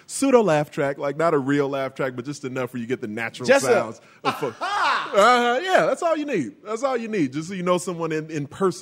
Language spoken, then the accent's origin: English; Chicago, Illinois, United States; hey, Frank, I'm from Chicago, blah, blah, blah, you know, good to meet you, whatever.